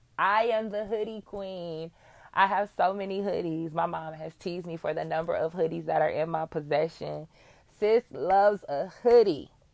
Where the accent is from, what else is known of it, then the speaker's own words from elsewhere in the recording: Michigan, United States; And I'm from Michigan, so fall, you know, it was always back to school.